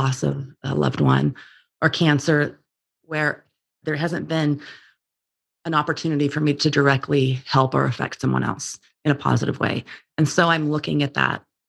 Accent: San Diego, California, United States; born there; also born or lived in Austin, Texas; You don't know this about me, Dr. Pacella, but I was born in San Diego and I was out here in Austin for 26 years.

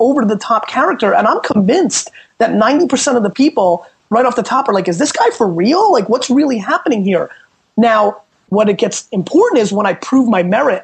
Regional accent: Babruysk, Mogilev Region, Belarus; I'm from Babrusk, Russia, right? Where everybody kept their mouth shut. And I grew up in an Eastern European household where my parents value secrets

